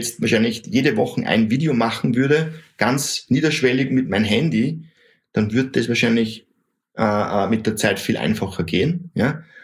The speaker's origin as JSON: {"language": "German", "country": "Austria", "said": "Hey, ich bin Österreicher."}